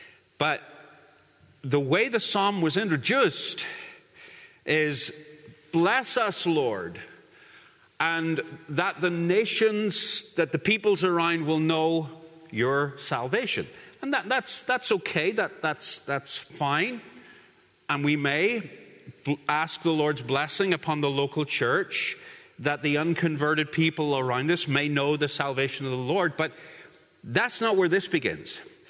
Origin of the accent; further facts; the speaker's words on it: Northern Ireland, United Kingdom; I'm sorry, but I'm Northern Irish and I love alliteration.